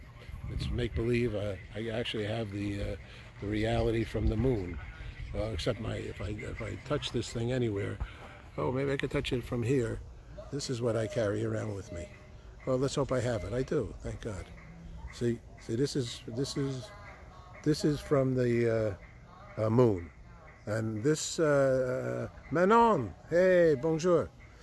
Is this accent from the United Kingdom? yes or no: no; New York City, New York, United States; you know, I'm a New Yorker. I've been around every inch of that area.